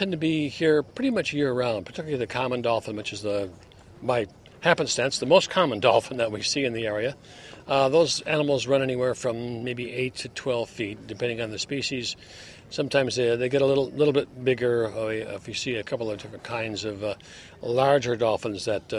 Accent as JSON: {"language": "English", "region": "Lake Michigan", "country": "United States", "said": "Yes, and I'm from Lake Michigan originally, so I've been on Lake Michigan many times."}